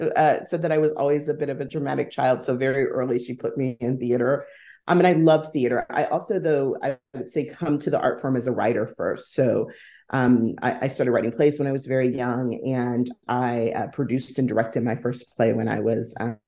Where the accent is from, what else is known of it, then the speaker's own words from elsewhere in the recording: Houston, Texas, United States; also born or lived in Atlanta, Georgia; Yes, well, I was raised in the great state of Texas, in Houston, Texas, but was born and went to college in Atlanta, Georgia, which was a really wonderful place to come of age as an artist.